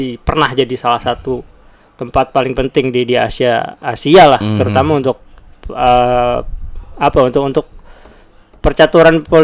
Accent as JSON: {"language": "Indonesian", "region": "Jakarta", "country": "Indonesia", "said": "Gue dari Jakarta."}